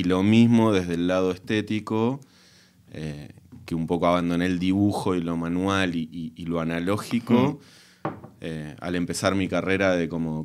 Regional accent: Argentina; Soy argentino.

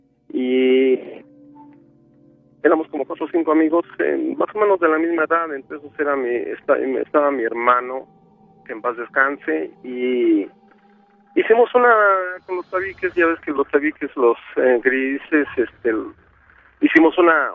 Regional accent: Mexico City, Mexico; Somos del DF.

